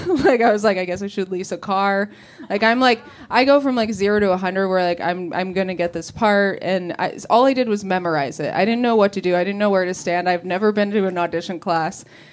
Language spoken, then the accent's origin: English; Chicago, Illinois, United States; And when I came out here from Chicago... In Chicago, there's no acting.